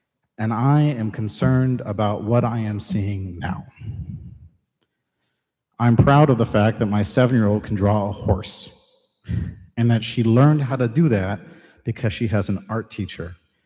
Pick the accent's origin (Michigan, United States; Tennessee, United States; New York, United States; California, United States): California, United States; because I grew up in California in the 80s.